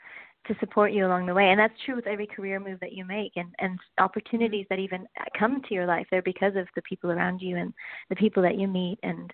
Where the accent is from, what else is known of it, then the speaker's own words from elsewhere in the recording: Cayman Islands; I'm from the Cayman Islands. I grew up there. My mom's from there. My dad is Lebanese.